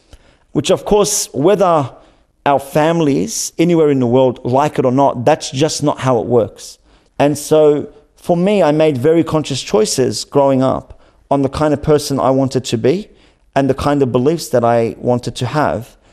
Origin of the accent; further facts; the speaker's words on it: Australia; growing up in Australia as a minority.